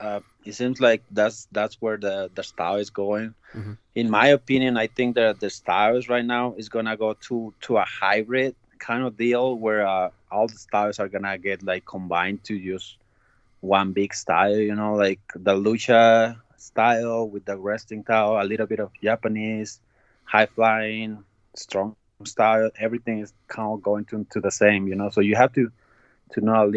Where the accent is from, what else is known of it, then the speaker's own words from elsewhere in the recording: Ciudad Juarez, Chihuahua, Mexico; I was growing up in Mexico, in Juarez, is that's border town with El Paso.